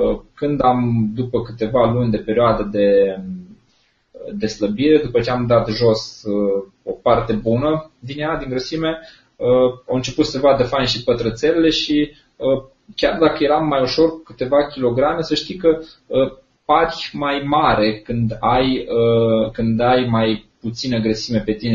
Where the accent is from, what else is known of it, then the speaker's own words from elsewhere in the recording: Timișoara, Timiș County, Romania; eu sunt din Timișoara